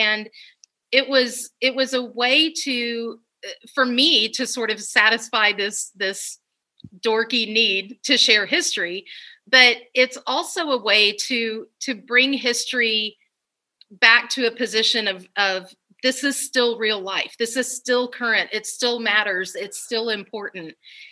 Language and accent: English; Texas, United States; Boston had a travel advisory and I'm from Texas and they didn't want Texans coming in.